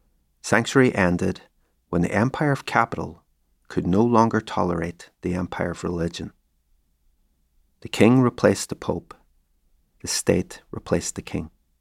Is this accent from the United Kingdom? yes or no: yes; Derry, Northern Ireland, United Kingdom; Between 1969 and 1972, there was one brief reprieve in my hometown. An autonomous community space called Free Derry, encompassing the bog side in the valley and Craigan on the heights.